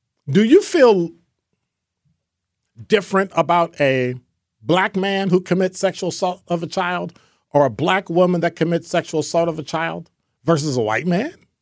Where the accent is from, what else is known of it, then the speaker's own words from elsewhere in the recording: Illinois, United States; Yes, that's my hometown, but sometimes people in Illinois do some strange stuff.